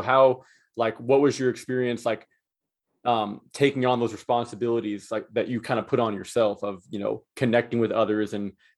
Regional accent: Houston, Texas, United States; also born or lived in Austin; I'm from Houston for people that are listening, but I lived in Austin for several years.

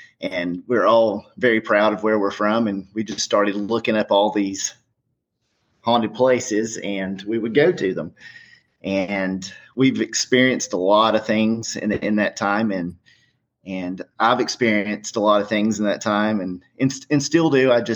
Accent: Hampton, Tennessee, United States; also born or lived in Asheville / Spruce Pine; Originally, I was born in Asheville, but grew up until I was 3 years old in a little town called Spruce Pine, North Carolina, which is about an hour away from here in Johnson City. Grew up in Hampton

